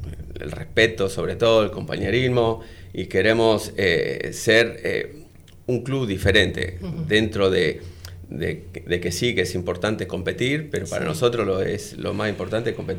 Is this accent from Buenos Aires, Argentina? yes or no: no; Rosario, Santa Fe, Argentina; moved away as an adult; now in Spain; soy de Rosario, bueno, obviamente fanático de Newell, soy entrenador de fútbol y nada, hace 20 años que estoy viviendo en España